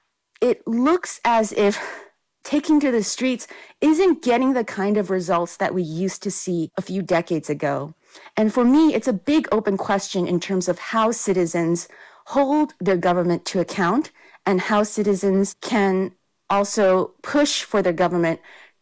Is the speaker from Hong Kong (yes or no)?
yes; Hong Kong; born there; And I was born in Hong Kong.